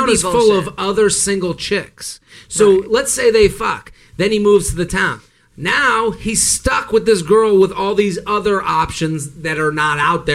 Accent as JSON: {"language": "English", "town": "Boston", "region": "Massachusetts", "country": "United States", "said": "I'm from Boston."}